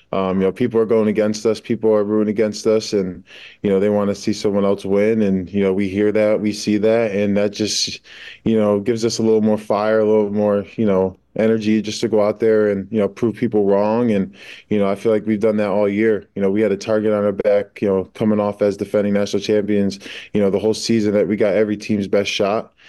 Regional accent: Connecticut, United States; I grew up in Connecticut.

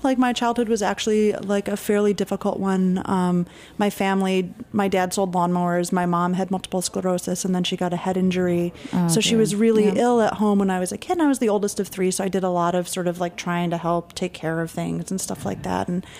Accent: Michigan, United States; I'm from Michigan, which is where I was working at Walmart.

